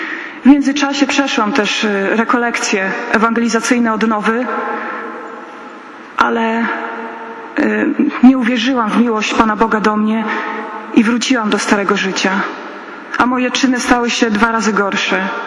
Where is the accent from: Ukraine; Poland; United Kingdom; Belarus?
Poland; Białystok, Podlaskie Voivodeship; mam 23 lata i przyjechałam z Białegostoku.